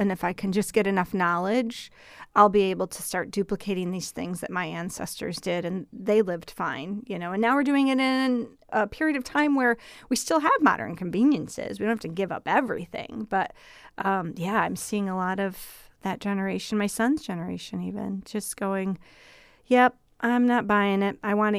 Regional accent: Midwest, United States; Even though I was from the Midwest for 48 years, I really knew that my reach was getting wider and had a larger breadth.

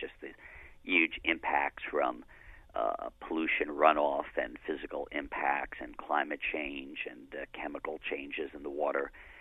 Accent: New York, United States; I grew up on Long Island on the North Shore.

